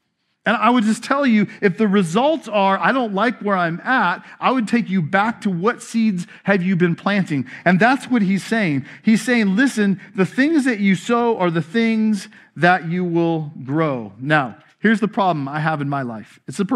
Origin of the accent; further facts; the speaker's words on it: Fountain Valley, California, United States; born there; I was born in Fountain Valley. I don't know a whole lot about farming.